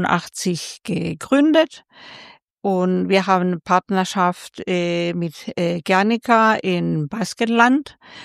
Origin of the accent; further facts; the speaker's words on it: Paris, Île-de-France, France; now in Pforzheim, Germany; dass ich als Französin aus Paris nach Pforzheim ziehe.